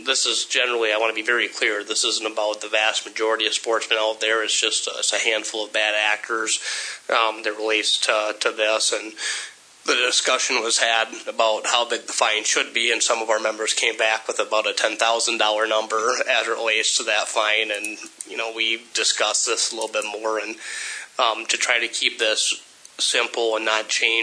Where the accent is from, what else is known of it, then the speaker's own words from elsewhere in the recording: Pierre, South Dakota, United States; I'm an attorney from Pierre